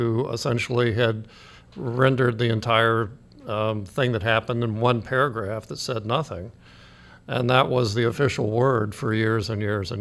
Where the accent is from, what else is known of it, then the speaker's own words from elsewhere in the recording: Greensboro, North Carolina, United States; I mean, I grew up in Greensboro here during the Civil Rights period